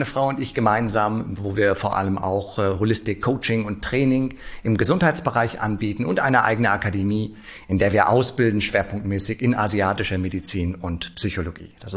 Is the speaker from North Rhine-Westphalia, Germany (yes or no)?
no; Frankfurt, Hesse, Germany; Ich bin gebürtiger Frankfurter